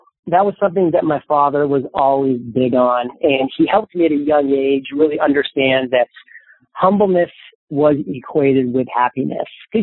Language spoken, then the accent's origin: English; Maine, United States; I was 27 years old, and I'm watching the New England Patriots football, and I'm born and raised in Maine.